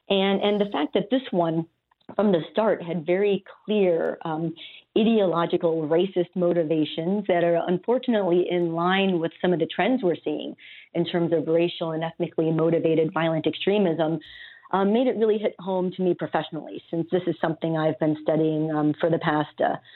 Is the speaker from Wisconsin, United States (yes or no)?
no; Lancaster, New York, United States; My roots in Buffalo, well, I grew up in Lancaster, New York, went to public schools there, and basically had a normal childhood in the 70s and in the 80s.